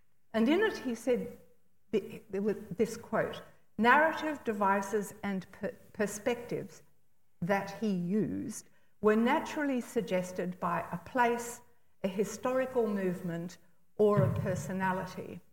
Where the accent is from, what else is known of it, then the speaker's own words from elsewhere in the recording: Australia; I have no drop of French blood. I'm Aussie through and through.